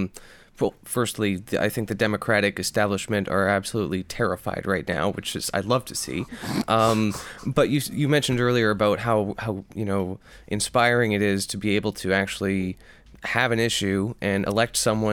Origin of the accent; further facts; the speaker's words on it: British Columbia, Canada; Before I moved to Victoria, I grew up in the Okanagan